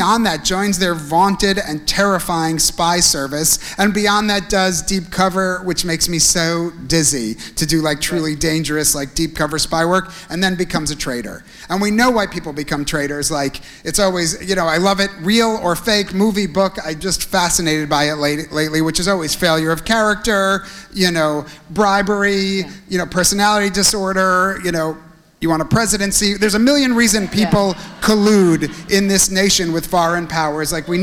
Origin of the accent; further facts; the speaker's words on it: United States; now in Israel; He was Australian, I'm American.